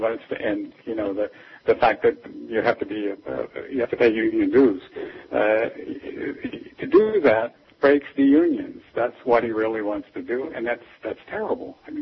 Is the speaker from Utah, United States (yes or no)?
no; Webster, Pennsylvania, United States; And that was kind of the area that I grew up in. It was south of Pittsburgh in Webster, Pennsylvania.